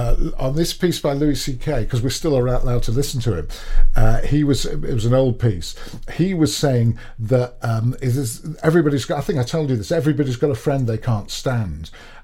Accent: United Kingdom; he was trying to do small talk, because it's because we're British, and that's all we do. We do small talk all the time.

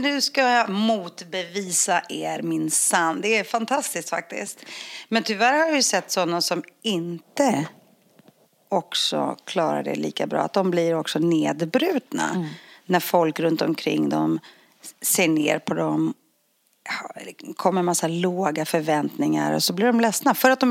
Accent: Northern Greece, Greece; jag växte upp liksom i en liten grekisk bergsby, en sket, en liten håla upp i norra Grekland som ingen har varit i.

